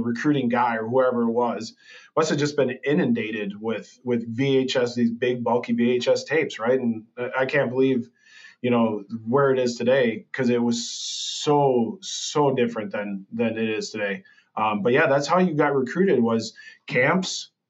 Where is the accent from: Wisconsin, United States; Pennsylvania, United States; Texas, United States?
Wisconsin, United States; no other place I'd rather play, you know, than for my home state Badgers